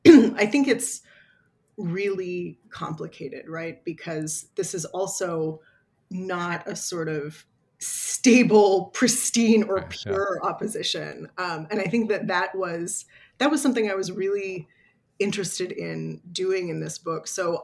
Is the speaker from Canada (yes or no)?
yes; Toronto, Ontario, Canada; moved away as an adult; now in Vancouver, Canada; when I first moved to Vancouver as an 18-year-old, I grew up in Toronto, so a different part of the country.